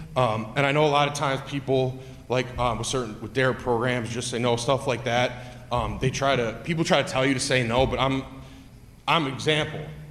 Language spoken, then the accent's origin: English; Orchard Park, New York, United States; I went to Canisius High School. I'm from Orchard Park.